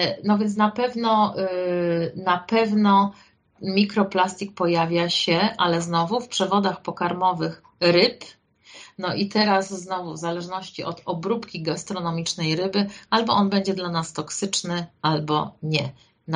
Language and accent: Polish; Kraków, Lesser Poland, Poland; na przykład ja jestem z Krakowa, tego smogu tutaj jest więcej aniżeli u Państwa w Łodzi